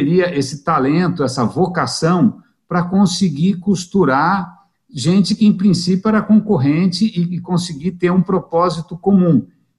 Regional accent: São Paulo, Brazil; posso fazer uma parte, colocar um olhar aqui estrangeiro nessa história, como paulistano?

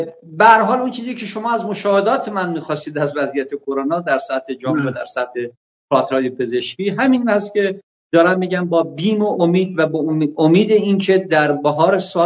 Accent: Andimeshk, Khuzestan, Iran; now in Tehran, Iran; 24 تهران هستم، 26 سال تهرانم، 24-5 سال مثلا تهران هستم، در اندیمشکی که خودم اونجا متولد شدم و بزرگ شدم

